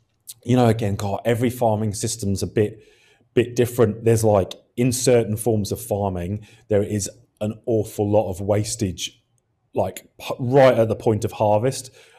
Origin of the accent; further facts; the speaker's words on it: Australia; I don't know if you've ever spent any time as an Aussie in London